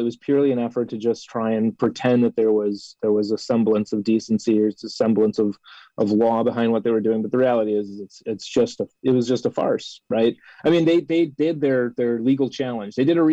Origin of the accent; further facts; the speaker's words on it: United States; You do not get any, in my book, as an American, as somebody who's proud to be an American, trying to overthrow our democratic republic